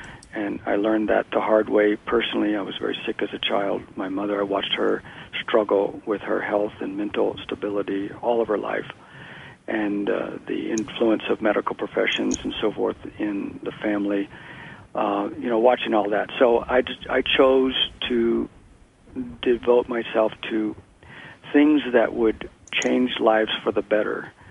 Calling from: Oregon, United States; Just at the bottom. We're 15 miles from the California border.

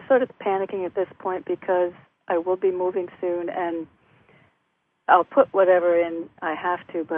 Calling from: Connecticut, United States; from Connecticut.

